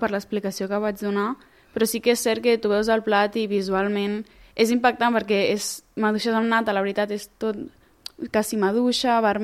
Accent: Mataró, Catalonia, Spain; jo sóc de Mataró

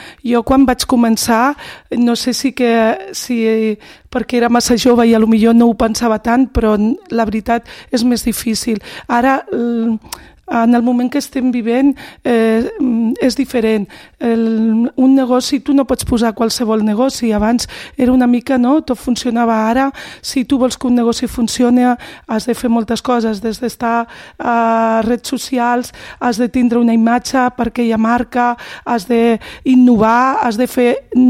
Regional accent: Calella, Catalonia, Spain; born there; Jo sóc nascuda aquí, a Calella, de les arrels del meu pare, no?

